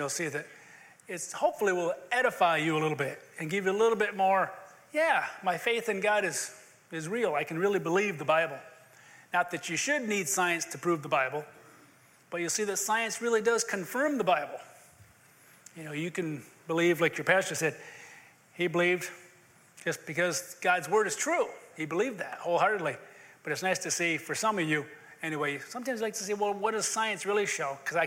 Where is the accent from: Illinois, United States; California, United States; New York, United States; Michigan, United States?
Michigan, United States; but I am from Michigan originally, so I talk a little different than a native Tennessean, but don't hold that against me